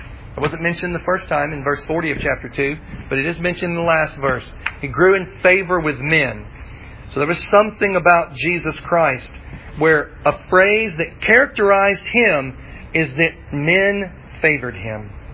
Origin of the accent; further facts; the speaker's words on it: Tennessee, United States; I'm from Tennessee.